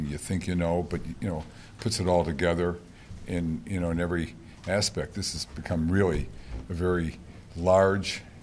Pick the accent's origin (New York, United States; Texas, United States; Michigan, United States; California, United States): Michigan, United States; Detroit; I didn't know him, even though we're both from Detroit.